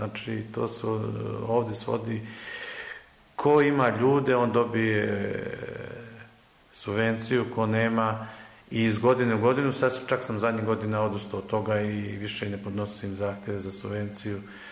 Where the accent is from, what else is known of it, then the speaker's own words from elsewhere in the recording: Sjenica, Šumadija and Western Serbia, Serbia; ja sam nakon 22 godine došao u Sjenici da živim ostatak života, odavde iz Sjenice sam